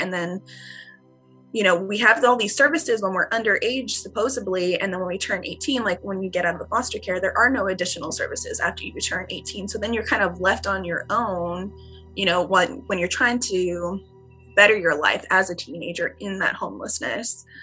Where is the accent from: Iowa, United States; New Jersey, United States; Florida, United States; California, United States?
California, United States; San Jose; I'm actually from San Jose, California.